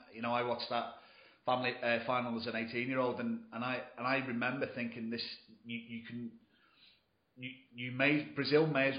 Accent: England, United Kingdom; we, being the British or the English people we are, we can't let them have everything.

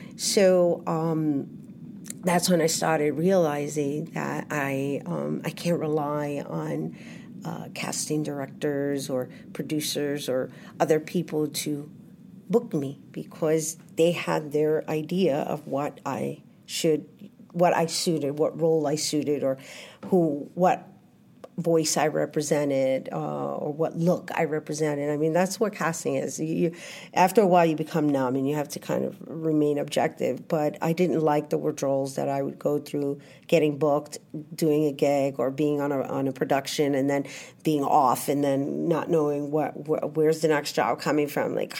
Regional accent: New York, United States; also born or lived in California; So I am originally from El Barrio. I'm born and raised. I'm from East Harlem

